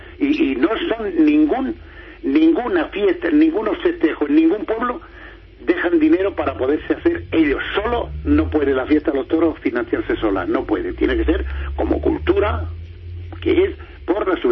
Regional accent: Casavieja, Castile and León, Spain; yo soy de un pueblo de Casavieja, de la provincia de Ávila.

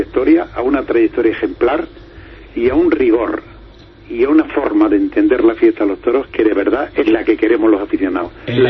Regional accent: Ávila, Castile and León, Spain; como decimos vulgarmente por mi tierra de Ávila, ni chicha ni limoná

